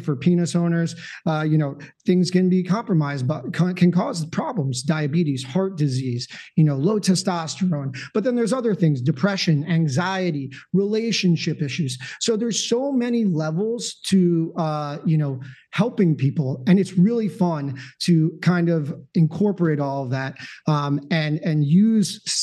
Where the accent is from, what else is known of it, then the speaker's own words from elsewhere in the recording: New Jersey, United States; I grew up in North Jersey, went to undergrad at Johns Hopkins.